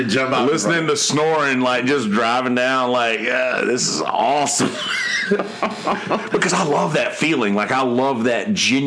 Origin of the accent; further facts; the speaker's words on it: Bennettsville, South Carolina, United States; I drove back to my car in Bennettsville, my hometown